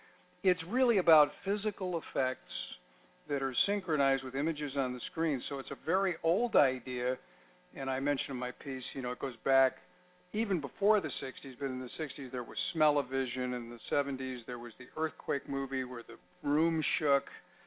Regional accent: Chicago, Illinois, United States; moved away as an adult; I was born there. I went to high school there. I went to college there. I've been there long.

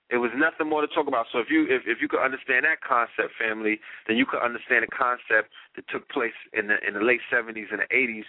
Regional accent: Brooklyn, New York, United States; And I come from Flatbush in the territories of Brooklyn.

